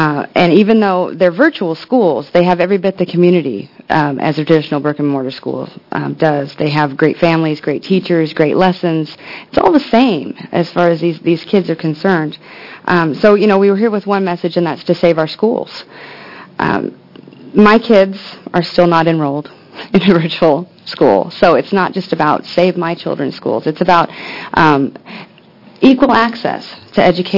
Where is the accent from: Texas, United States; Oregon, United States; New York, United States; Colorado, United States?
Oregon, United States; Coos Bay; I'm a mom from Coos Bay.